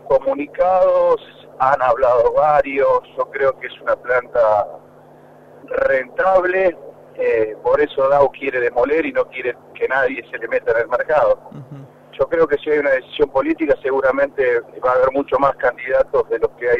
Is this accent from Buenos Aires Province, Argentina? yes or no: no; Santa Fe, Argentina; siendo santafesino